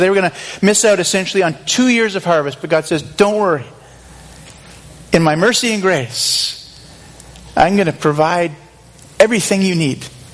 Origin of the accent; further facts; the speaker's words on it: Campbell River, British Columbia, Canada; even though I grew up in Campbell River, a block from the beach. Too cold to swim there, really.